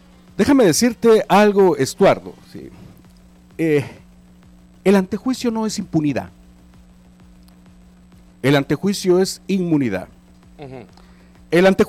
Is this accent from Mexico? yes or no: no; Ciudad Vieja, Sacatepéquez, Guatemala; alcalde de allá de mi pueblo, de allá de la bella Ciudad Vieja.